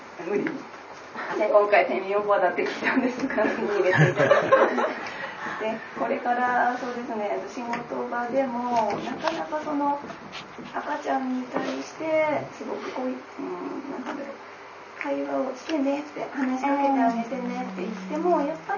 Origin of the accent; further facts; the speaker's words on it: Yamagata, Japan; 山形から来ました。